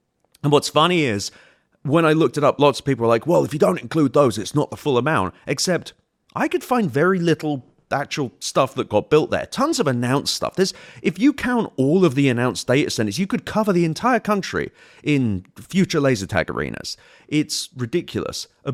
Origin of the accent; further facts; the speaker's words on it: London, United Kingdom; I grew up in West London.